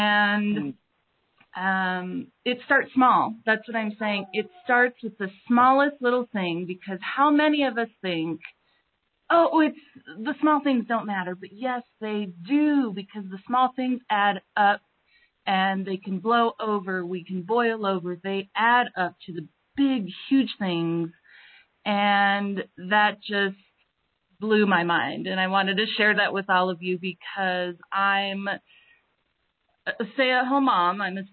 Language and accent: English; Idaho, United States; from Southern Idaho